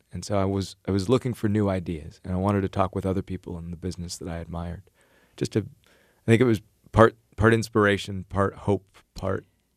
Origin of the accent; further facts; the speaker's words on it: Ames, Iowa, United States; I grew up in Ames. But even a town the size of Ames has enough light pollution to totally wash out the night sky.